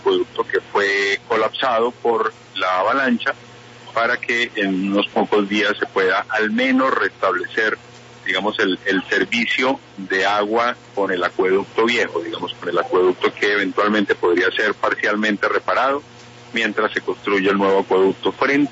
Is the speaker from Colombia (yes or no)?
yes; Mocoa, Putumayo, Colombia; Yo nací en Mocoa, crecí en Mocoa y bueno, pues imagínese cómo no voy a estar aquí.